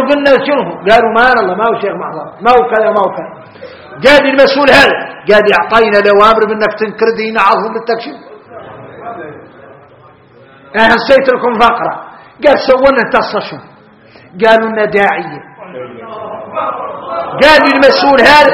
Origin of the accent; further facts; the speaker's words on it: Mauritania; احنا موريتاني متعارفي